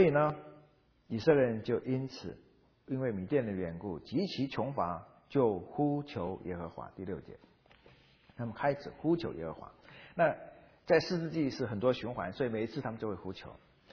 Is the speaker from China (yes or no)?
no; Taiwan; 我在台湾长大，台湾从来没有见过蝗虫